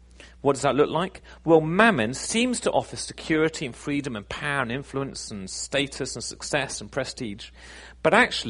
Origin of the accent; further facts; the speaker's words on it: United Kingdom; Here in the West, and I include Britain where I'm from, in case you weren't sure where my accent's from.